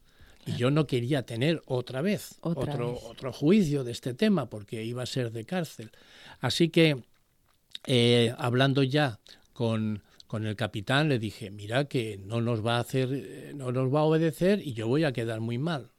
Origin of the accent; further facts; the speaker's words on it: Sagunto, Valencian Community, Spain; ¿en mi pueblo hay un colegio adventista?